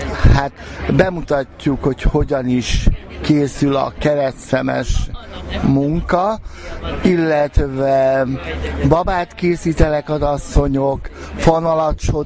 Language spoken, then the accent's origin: Hungarian; Tard, Heves, Hungary; Tardról jöttünk